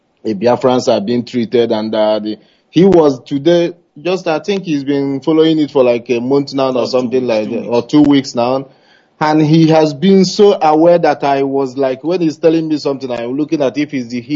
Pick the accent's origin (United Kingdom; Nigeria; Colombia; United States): Nigeria; Nnewi, Anambra; I'm from Nnewi